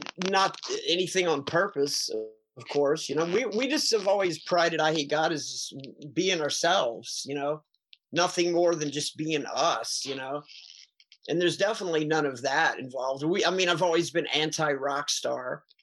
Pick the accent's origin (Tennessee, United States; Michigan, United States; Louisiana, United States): Louisiana, United States; New Orleans; is, you know, I'm from New Orleans